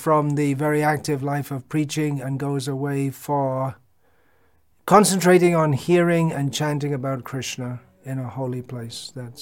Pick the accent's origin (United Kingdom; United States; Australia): United Kingdom; England; when I was growing up, when this body was growing up in England, 65 was the retirement age.